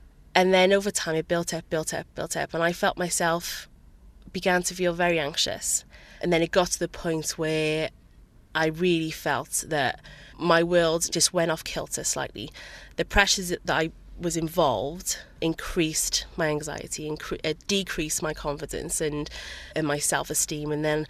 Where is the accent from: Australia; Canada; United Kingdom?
United Kingdom; Cardiff, Wales; I'm 31 and I'm from Cardiff